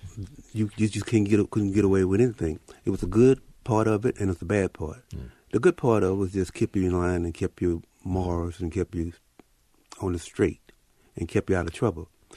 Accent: Lynch, Kentucky, United States; It was a small town, and we lived down in the valley, surrounded by the mountains.

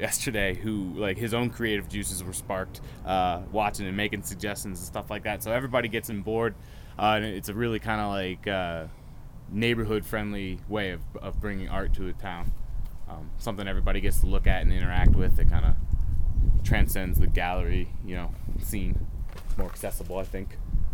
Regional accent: Pittsburgh, Pennsylvania, United States; Like, I'm from Pittsburgh, Pennsylvania, so here I am in Hotchkiss, Colorado, for the purpose of art

